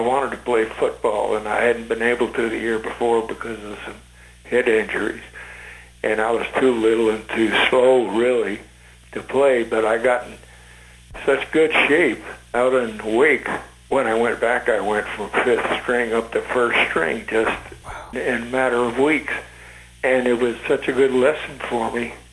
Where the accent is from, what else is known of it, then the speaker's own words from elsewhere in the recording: Brownsville, Texas, United States; so much of the climate and the foliage reminded me of where I grew up down in Brownsville, Texas.